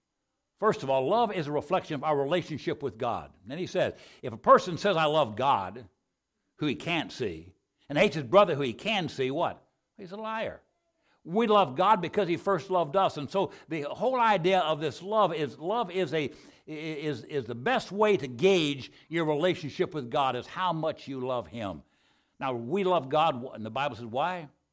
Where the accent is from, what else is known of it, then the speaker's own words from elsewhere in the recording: Arizona, United States; Now, as a young man, born and raised in Arizona, I realized a difficult time. First of all, in Arizona, you cannot, the winters are so delightful, you cannot tempt people with heaven if you live in Arizona.